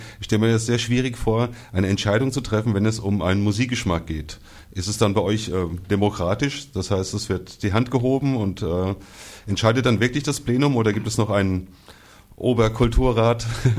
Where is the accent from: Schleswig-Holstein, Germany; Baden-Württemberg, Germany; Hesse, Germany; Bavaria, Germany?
Hesse, Germany; Frankfurt; ich als Frankfurter, bin so ein bisschen Lokalpatriot